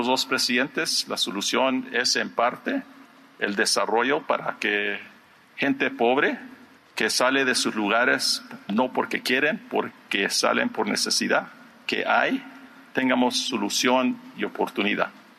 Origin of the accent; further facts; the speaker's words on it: United States; las reformas que se requieren en mi país, en los Estados Unidos.